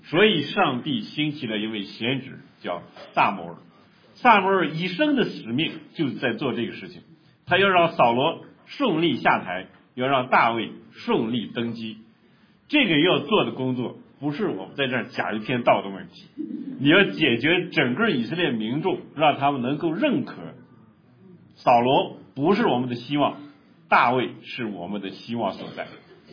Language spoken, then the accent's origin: Chinese; Northeast China, China; accent: Northeastern Mandarin; 我们东北话叫什么？老儿子是吧？